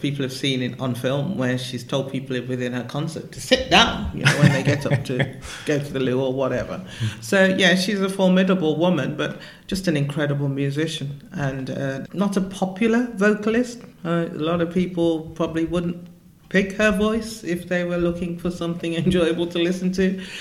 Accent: Birmingham, West Midlands, United Kingdom; We're all from Birmingham, born and bred. Really proud of our Brummy roots.

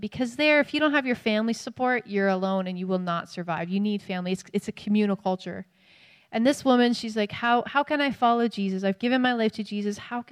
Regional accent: Canada; And as a Canadian

